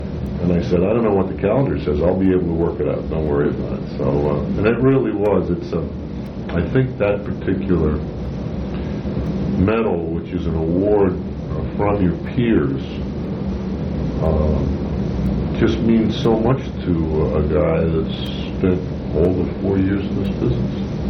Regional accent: Queens, New York, United States; And I said, I grew up in New York. And I said, where, Queens? Oh, I grew up in Queens.

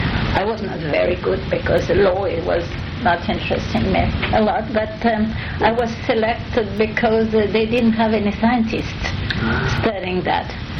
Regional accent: Nice, Provence-Alpes-Côte d'Azur, France; I was born in Nice, here, from Russian parents. Huh? And I went to school in Nice

